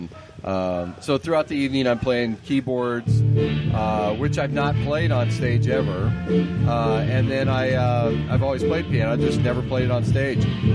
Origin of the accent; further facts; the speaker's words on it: Phoenix, Arizona, United States; My background, I'm from Phoenix. I didn't go into that. But, yeah, I'm actually fourth generation Arizonan. Grew up in Phoenix.